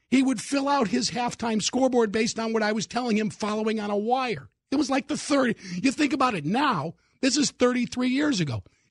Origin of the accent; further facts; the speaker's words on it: Hammond, Indiana, United States; I was supposed to start my first job as a sports writer for a peripheral paper, my hometown paper, the Hammond Times.